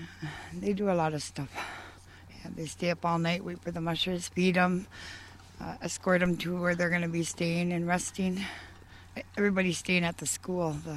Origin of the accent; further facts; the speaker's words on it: Kotzebue, Alaska, United States; In Kotzebue. I was born and raised in Kotzebue. And my husband's here from Ambler. So I ended up here. Been up here like 12 years now.